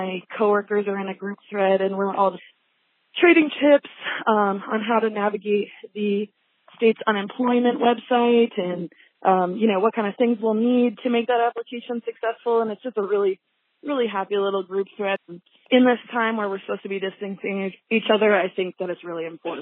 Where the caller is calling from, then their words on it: South Lake Tahoe, California, United States; I'm calling from South Lake Tahoe, California. I work at a restaurant here that just closed down a couple days ago.